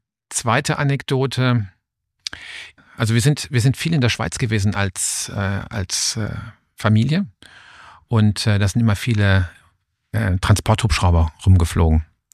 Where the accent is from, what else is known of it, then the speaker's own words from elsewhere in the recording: Karlsruhe, Baden-Württemberg, Germany; Ich bin hier in Karlsruhe aufgewachsen, wo ich jetzt auch wieder lebe und war viele Jahre im Ausland für andere Unternehmen tätig.